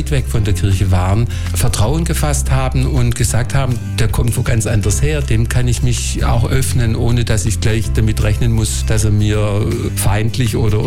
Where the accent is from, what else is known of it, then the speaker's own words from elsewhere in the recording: West Germany, Germany; Da hat sogar dann auch geholfen, dass ich aus dem Westen gekommen bin